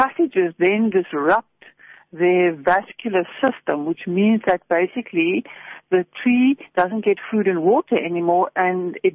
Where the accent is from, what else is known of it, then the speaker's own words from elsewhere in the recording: Stellenbosch, Western Cape, South Africa; I come from Stellenbosch. Stellenbosch oaks are threatened.